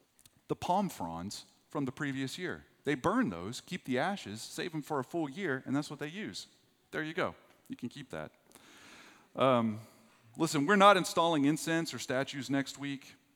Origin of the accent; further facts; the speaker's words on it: Texas, United States; I didn't even know what Ash Wednesday, I'm from West Texas. I didn't even know what Ash Wednesday was.